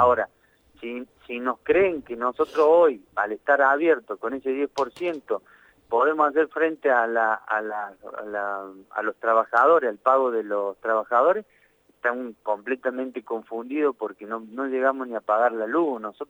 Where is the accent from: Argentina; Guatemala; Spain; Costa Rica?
Argentina